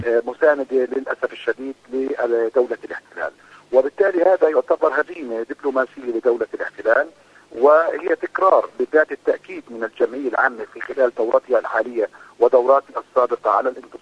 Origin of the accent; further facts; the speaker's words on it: Palestine; نحن كفلسطينيين يجب أن نتوجه باتجاه ترتيب البيت الداخلي الفلسطيني